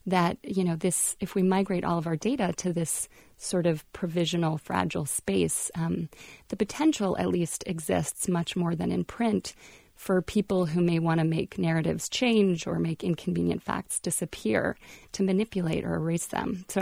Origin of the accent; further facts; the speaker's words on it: Durham, North Carolina, United States; I grew up here in Durham and my grandparents were just down the street.